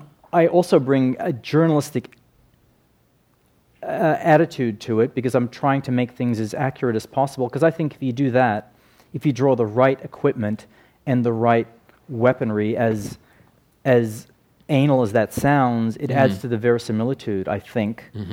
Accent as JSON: {"language": "English", "country": "Australia", "tie": "born or raised there", "said": "I grew up in Australia, so I didn't hear just my parents' stories about Malta, where the family was born"}